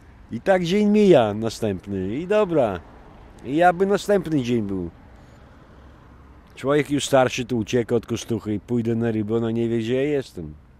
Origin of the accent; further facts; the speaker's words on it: Białystok, Podlaskie Voivodeship, Poland; Rodzice też z Białegostoku. Ja tu się urodziłem na starej monopolowej. Mieszkałem na Mickiewicza, a teraz obecnie na Bema mieszkam.